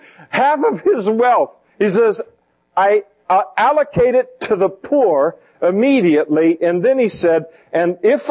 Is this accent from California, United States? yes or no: yes; Napa, California, United States; In Fuller Park in Napa, where I grew up, by the way, have I told you I'm from Napa? Everyone from Napa tells you sooner or later in the conversation that they're from Napa.